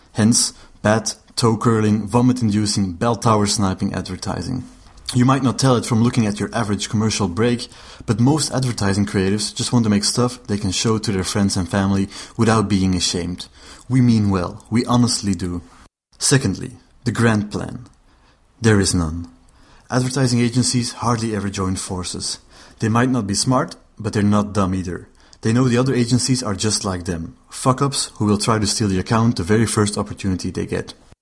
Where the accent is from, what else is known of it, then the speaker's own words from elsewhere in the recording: Belgium; accent: Belgian; English is a second language; As you will have noticed by my accent and by James's struggle in pronouncing my name, I'm Belgian.